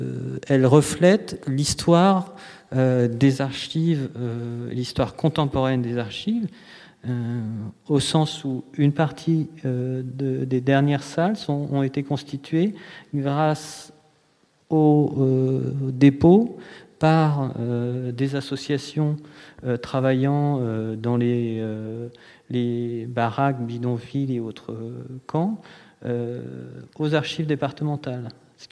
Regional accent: Rome, Lazio, Italy; moi, je viens de Rome et Marseille et Rome ont quand même beaucoup de choses en commun

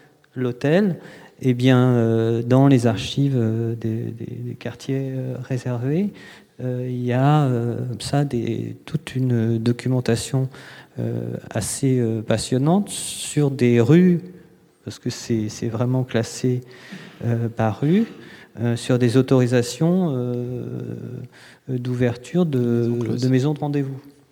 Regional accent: Rome, Lazio, Italy; moi, je viens de Rome et Marseille et Rome ont quand même beaucoup de choses en commun

